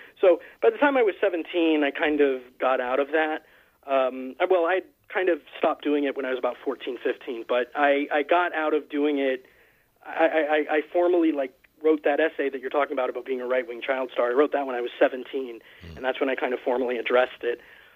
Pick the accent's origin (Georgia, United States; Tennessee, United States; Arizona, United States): Georgia, United States; Atlanta; I grew up in Atlanta, where our local talk station was the biggest station, bigger than the music stations for a very long time.